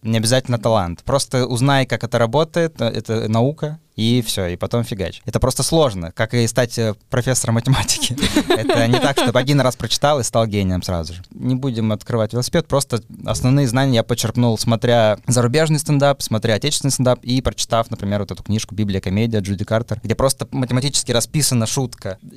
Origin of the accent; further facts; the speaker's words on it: Russia; я комик из России, а не из Эстонии